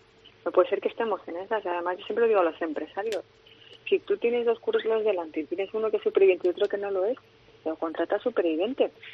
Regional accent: Asturias, Spain; que soy asturiana con suerte, que me encanta tener muchas razones para ir a Asturias

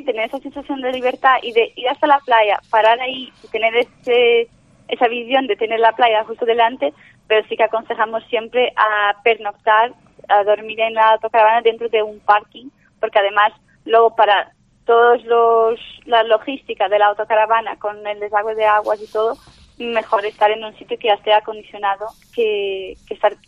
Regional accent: Portugal; y yo soy de Portugal, también los portugueses, tenemos siempre ese detalle de que dejamos todo para la última.

